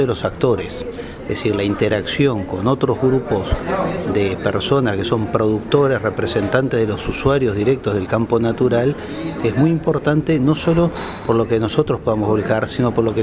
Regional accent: Uruguay; nuestro acervo cultural como uruguayos

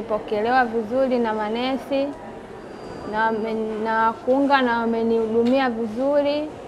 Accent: Mbagala, Dar es Salaam, Tanzania; nimetokea hapa hapa Mbagala Ngitatu.

